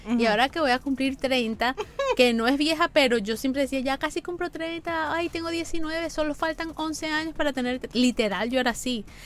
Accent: Colombia; yo soy colombiana.

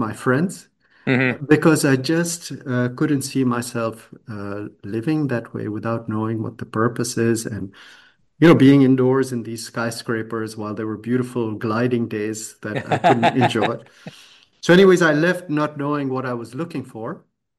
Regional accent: Pakistan; I am originally from Pakistan.

